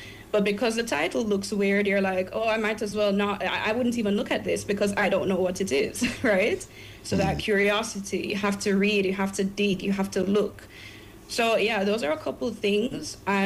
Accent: Jamaica; Because I'm from Jamaica

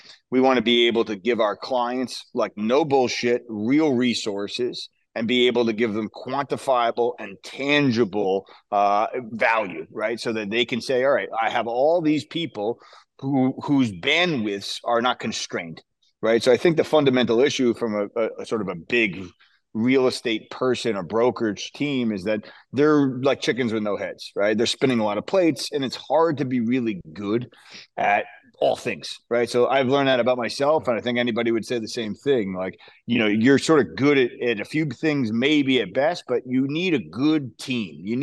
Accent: Stony Brook, New York, United States; we grew up in Stony Brook, had a great, awesome childhood

